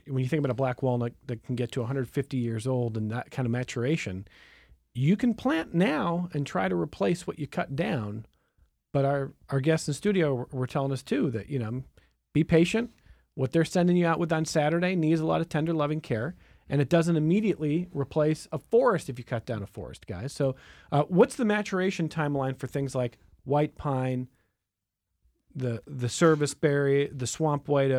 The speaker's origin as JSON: {"language": "English", "town": "Westlake", "region": "Ohio", "country": "United States", "tie": "born or raised there", "said": "from the time that I was born in 1979 in Westlake, and I was in Westlake, Ohio, where there were like three roads, and it was mostly farmlands and trees."}